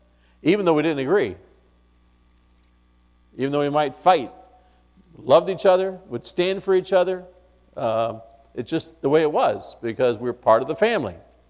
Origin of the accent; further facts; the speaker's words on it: California, United States; maybe possibly because I grew up in California, there's lots of a difference of opinion in California.